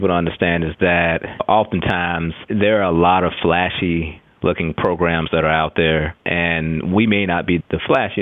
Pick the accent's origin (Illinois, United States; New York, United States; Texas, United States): Texas, United States; Similar to Matt, I'm actually from Texas, and as many people know, football and track are very big in Texas